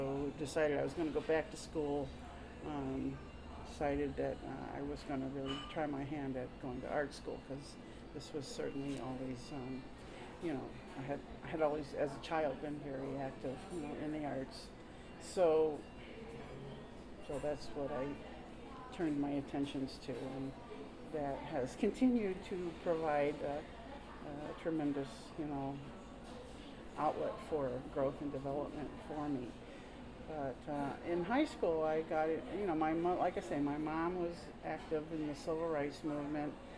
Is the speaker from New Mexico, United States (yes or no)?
no; Baltimore, Maryland, United States; we would drive from Baltimore to Bemis Point